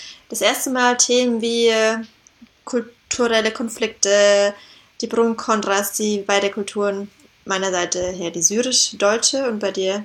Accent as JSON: {"language": "German", "country": "Syria", "tie": "born or raised there", "moved": "yes", "lives_now": "Germany", "said": "Ich kenne es aus meiner Kindheit in Syrien."}